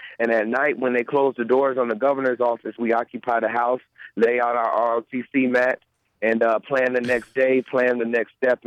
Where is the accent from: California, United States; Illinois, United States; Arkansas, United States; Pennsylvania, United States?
Illinois, United States; Chicago; I'm from Chicago, Illinois, south side of Chicago.